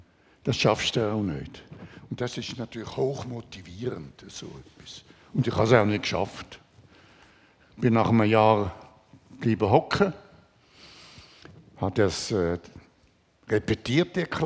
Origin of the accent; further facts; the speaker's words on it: Zurich, Switzerland; also born or lived in Germany; Also aufgewachsen bin ich in Schwamendingen. Während dem Krieg waren wir in Deutschland. Mein Vater war dort an der Uni. 1945 ist die Schweiz zurück. Und dann in Zürich gewohnt und dann bin ich in die Schule.